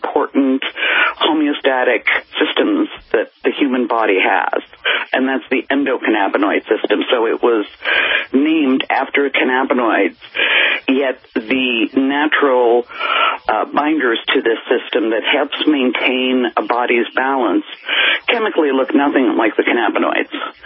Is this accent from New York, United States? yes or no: yes; New York, United States; moved away as an adult; I'm originally from New York. I moved west and finished my doctorate in natural medicine.